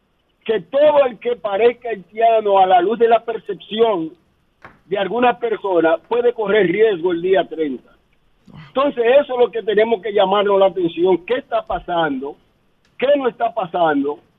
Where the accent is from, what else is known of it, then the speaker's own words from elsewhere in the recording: Dominican Republic; Yo soy dominicano como el que más.